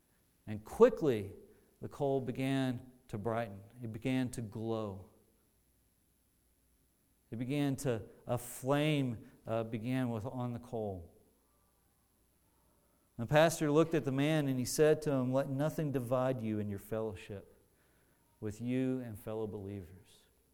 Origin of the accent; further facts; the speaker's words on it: Fort Worth, Texas, United States; now in Kingman, United States; I am from Fort Worth, Texas, living in Kingman, Kansas.